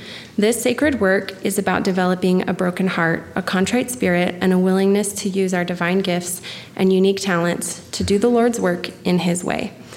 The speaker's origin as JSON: {"language": "English", "region": "Virginia", "country": "United States", "tie": "born or raised there", "said": "he's a man who was in my ward growing up in Virginia."}